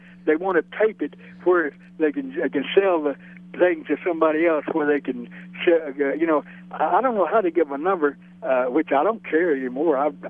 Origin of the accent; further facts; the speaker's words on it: Alabama, United States; I said, I'm from Alabama. I'm a singer.